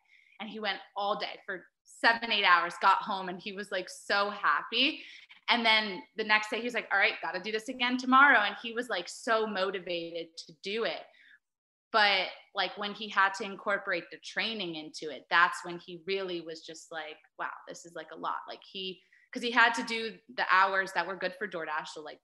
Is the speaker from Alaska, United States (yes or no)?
no; Florida, United States; Like I said, I'm originally from South Florida, but like my family's here now. And so this is home for me and now him.